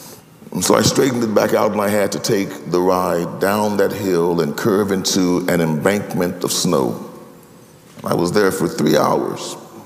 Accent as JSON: {"language": "English", "town": "Chicago", "region": "Illinois", "country": "United States", "said": "but I'm from Chicago, I'm used to snow, I can deal with it, I can handle this."}